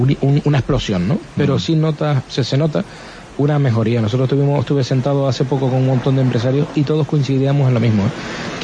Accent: Santa Cruz de Tenerife, Canary Islands, Spain; Y bueno, pues yo soy más tinerfeño, más chicharrero no puedo ser.

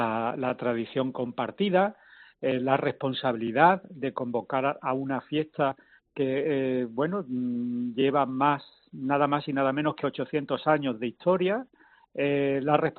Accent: Andújar, Andalusia, Spain; Yo soy liturgitano, nací en Andújar, desde muy pequeño he sentido la fiesta, he sentido el paisanaje, la devoción de los míos.

